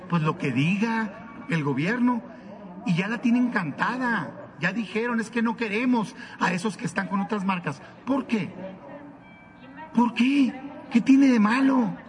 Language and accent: Spanish; Mexico; Soy una persona mexicana, como millones que hay